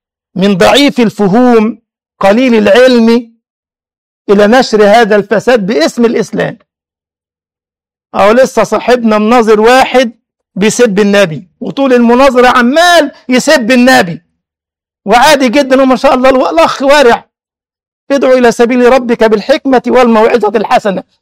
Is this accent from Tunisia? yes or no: no; Egypt; كان عندنا في مصر واد بقى كل شويه استغل قضيه انه ملبوس من الجن